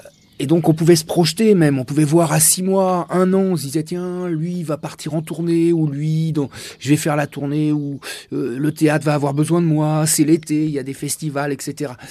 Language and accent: French; Brittany, France; en tant que petit Français breton qui accueille sa dulcinée.